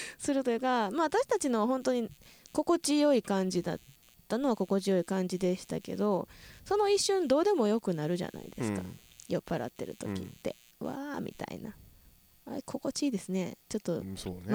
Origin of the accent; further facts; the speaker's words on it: Toyonaka, Osaka, Japan; で15日に、我が地元豊中の